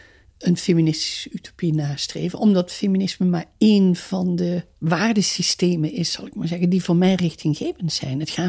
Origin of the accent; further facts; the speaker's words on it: Netherlands; accent: soft G; first language dialect; Ik ben oorspronkelijk in Zuid-Nederland geboren. Ben opgevoed met een zachte G. Ik ben ook tweetalig opgevoed, dialect sprekend, later Nederlands. Ik ben een enorme dialect fan nog steeds. Ik heb nooit mijn zachte G weggemoffeld.